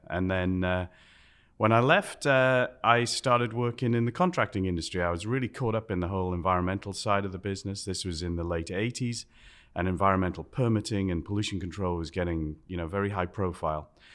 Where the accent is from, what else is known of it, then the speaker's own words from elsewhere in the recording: Ashington, North East England, United Kingdom; born there; I was born in Ashington. It's a little mining village in the northeast of England, near halfway between Newcastle and Edinburgh.